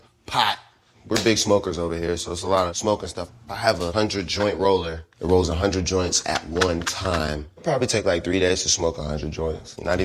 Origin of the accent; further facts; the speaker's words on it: Pittsburgh, Pennsylvania, United States; We got the Steelers felt on top because I'm from Pittsburgh.